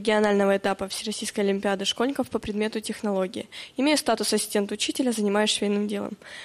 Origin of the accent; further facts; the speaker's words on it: Shpunovo, Omsk Oblast, Russia; я из Омской области, село Шпуново.